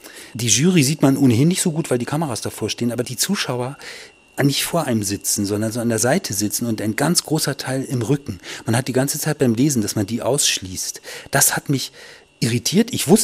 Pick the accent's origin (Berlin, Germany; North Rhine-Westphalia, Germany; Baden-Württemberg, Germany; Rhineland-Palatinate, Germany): Berlin, Germany; also born or lived in Hamburg, Germany; Ich komme aus Berlin, bin aber gebürtig aus Hamburg. Ich bin verdammt alt